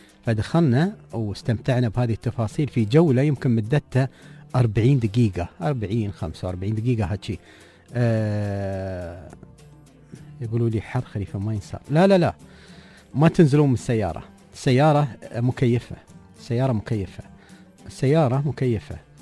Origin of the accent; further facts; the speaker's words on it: United Arab Emirates; الشير اللي في صحراء الإمارات، الحيوانات اللي موجودة عندنا في الصحراء